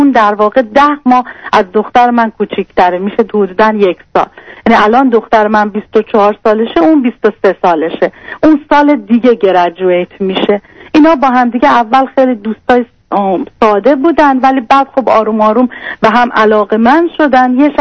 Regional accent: Iran; moved away as an adult; now in Australia; 8 ساله که از ایران بیرون اومدیم و به استرالیا اومدیم. 1 سال ترکیه بودیم، پناهنده شدیم. یعنی علت اومدنمونم جز اقلیت‌های مذهبی هستیم که دانشگاه نمیتونیم بریم.

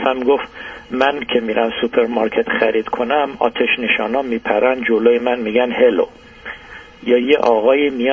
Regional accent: Iran; also born or lived in Canada; now in United States; ما 5 ساله که اومدیم امریکا، ولی 17 ساله که خارج از ایران هستیم، 12 سال کانادا، 5 سال امریکا.

